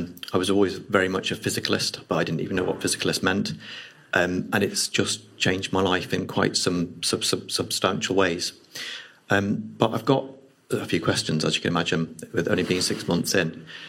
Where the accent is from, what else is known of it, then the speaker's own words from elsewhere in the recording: Milton Keynes, South East England, United Kingdom; I'm from Milton Keynes.